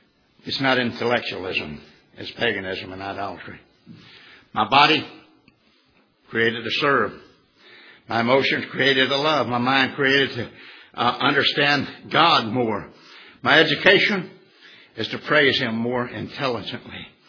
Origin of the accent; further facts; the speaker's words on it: the South, United States; He looked down his nose at me, not because I was from the South, but because I wasn't him.